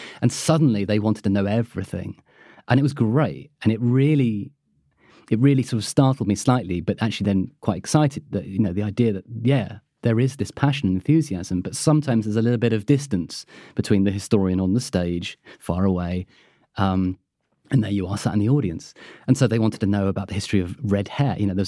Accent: United Kingdom; And of course, being British, we're quite coy about toilets.

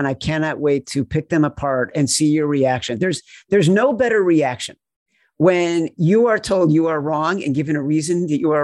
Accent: Chicago, Illinois, United States; Like, to me, listen, I grew up in Chicago, right?

